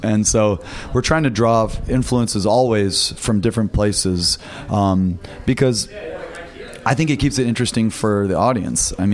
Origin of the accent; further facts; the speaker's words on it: Detroit, Michigan, United States; also born or lived in Bloomington, Indiana; I grew up in Detroit, and I moved to Bloomington, Indiana.